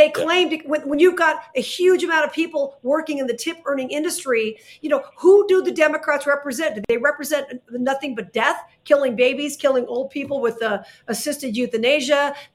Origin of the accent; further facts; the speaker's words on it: Nevada, United States; Well, you've got people in Nevada, my home state, senators voting against the no taxes on tips.